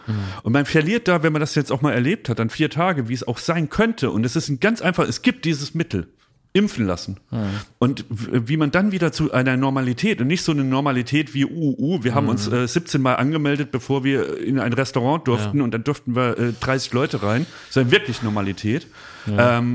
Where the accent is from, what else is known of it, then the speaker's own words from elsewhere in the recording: Germany; also wir haben als Deutsche hat man ja manchmal auch so ein ungesundes Verhältnis, sag ich mal, zum eigenen Land